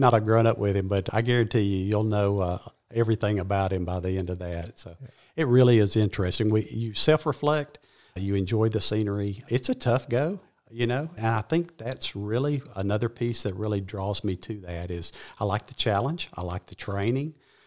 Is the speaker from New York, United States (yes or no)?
no; Cartersville, Georgia, United States; I grew up nearby in Cartersville, just to the west of us, and came to Reinhardt to school and never left.